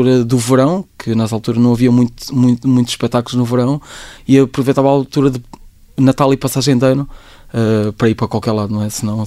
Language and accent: Portuguese; Ovar, Aveiro, Portugal; a verdade é que eu venho de Ovar, portanto, Ovar é tudo plano.